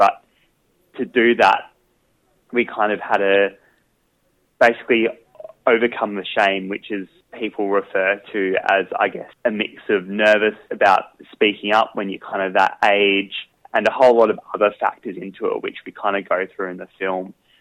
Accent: Hobart, Tasmania, Australia; I grew up in Tasmania, in Hobart, down the south, for my first 20 years of my life, and that's actually where this story started a little bit. I've been living on the east coast of Australia for the last 8 years or so

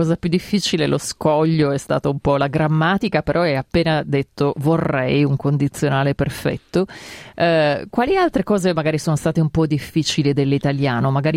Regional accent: Turin, Piedmont, Italy; perché io sono di Torino

